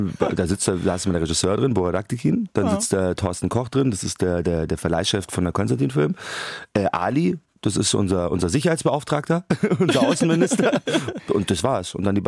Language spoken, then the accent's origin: German; Munich, Bavaria, Germany; ich bin in München aufgewachsen